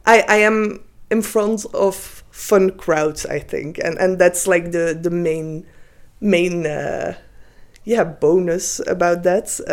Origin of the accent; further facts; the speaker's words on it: Ghent, Flanders, Belgium; And in Ghent, it was great because I am from Ghent